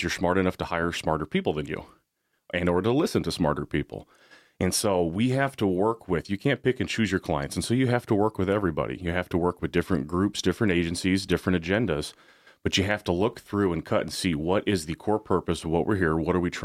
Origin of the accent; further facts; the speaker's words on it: Anchor Point, Alaska, United States; I grew up in Anchor Point, had the opportunity to go play football in the Big Ten in Chicago.